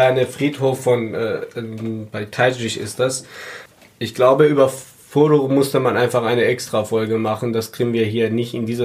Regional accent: Iran; Also ich als Iraner lerne immer viele neue Sachen von dir.

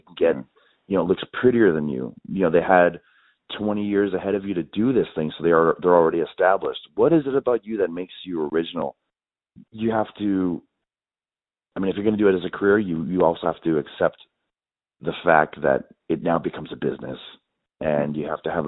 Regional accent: Winnipeg, Manitoba, Canada; I grew up in Winnipeg, and we do have a scene there

